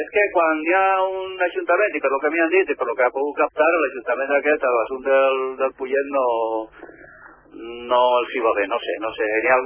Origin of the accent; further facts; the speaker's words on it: Valencia, Valencian Community, Spain; jo és que sóc originari de València. La meva terra és, no sé, és una mica molt explosiva.